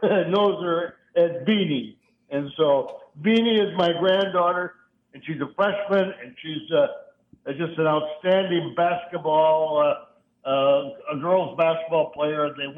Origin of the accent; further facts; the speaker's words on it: Elroy, Wisconsin, United States; And stops at the line coming into Elroy, my hometown.